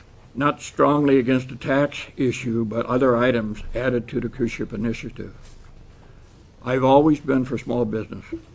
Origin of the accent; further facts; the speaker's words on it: Valdez, Alaska, United States; from Valdez